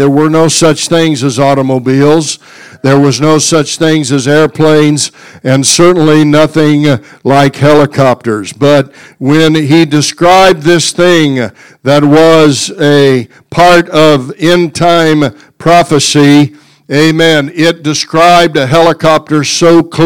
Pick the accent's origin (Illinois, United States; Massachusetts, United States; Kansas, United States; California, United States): Kansas, United States; I grew up in Kansas. Most of my life has been lived in Kansas.